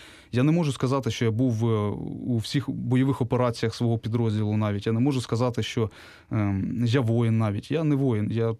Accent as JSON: {"language": "Ukrainian", "town": "Kryvyi Rih", "region": "Dnipropetrovsk Oblast", "country": "Ukraine", "said": "я сам з Кривого Рогу"}